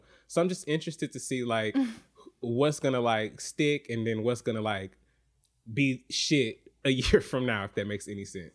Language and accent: English; Atlanta, Georgia, United States; now in New York, United States; I love Atlanta so fucking much, but like when I go home to Atlanta to visit, I'd be like, well, I have to get back to the Big Apple